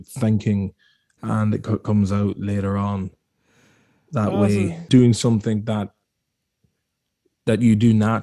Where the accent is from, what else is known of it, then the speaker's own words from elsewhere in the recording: Kingscourt, County Cavan, Ireland; King's Court and Cavan.